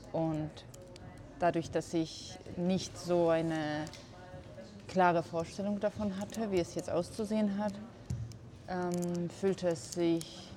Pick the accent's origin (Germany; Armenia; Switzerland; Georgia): Georgia; German is a second language; Ich bin hier in Georgien aufgewachsen